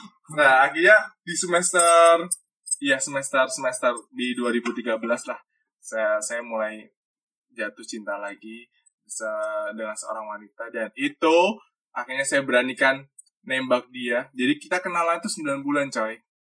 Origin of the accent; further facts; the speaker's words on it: Java, Indonesia; saya dari Jawa. Akhirnya kita bertemu di kampus yang sama.